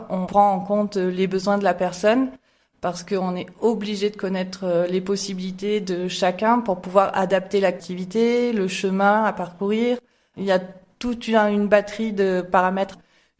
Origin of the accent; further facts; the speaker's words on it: Provence-Alpes-Côte d'Azur, France; on est tous originaires de la vallée du Verdon.